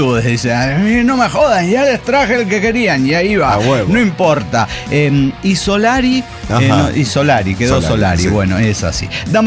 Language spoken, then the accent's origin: Spanish; Tabasco, Mexico; now in Chicago, United States; Soy de Tabasco y vivo en Chicago.